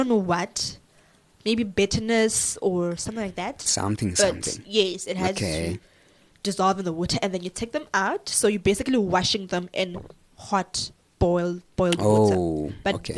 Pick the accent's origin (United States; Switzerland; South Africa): South Africa; Limpopo; I'm from Limpopo, the north. So we eat mopani worms, basically, like sometimes.